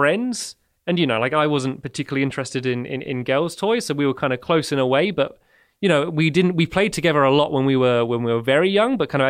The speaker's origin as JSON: {"language": "English", "town": "Emsworth", "region": "South East England", "country": "United Kingdom", "tie": "born or raised there", "said": "I grew up in the south of England, about 15 minutes away from where I live now. It's a small town called Emsworth. It's like a fishing village."}